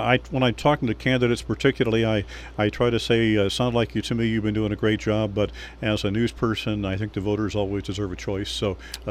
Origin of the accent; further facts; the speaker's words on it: Illinois, United States; Growing up in Illinois, I understand and deer hunting